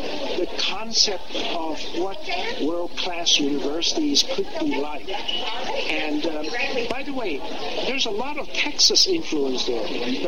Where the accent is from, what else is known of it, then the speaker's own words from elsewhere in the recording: Singapore; Furthermore, I grew up in Singapore, so I know how they do it.